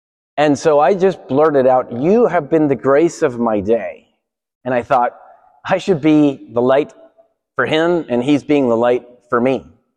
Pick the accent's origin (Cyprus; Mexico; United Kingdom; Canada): Mexico; Guadalajara, Jalisco; English is a second language; now in New York, United States; I went to my hometown, Guadalajara, in Mexico